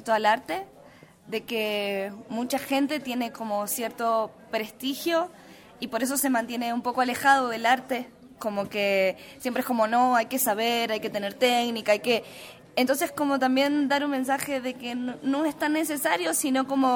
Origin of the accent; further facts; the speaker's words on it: Argentina; yo vengo de Argentina.